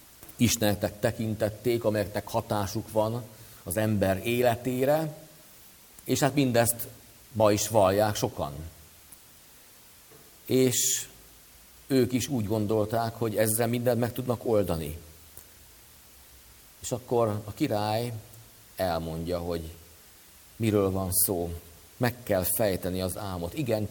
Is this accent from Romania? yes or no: no; Vaja, Szabolcs-Szatmár-Bereg, Hungary; born there; Már a szeretet otthonban voltam, itt a szülőhelyemen, Vaján.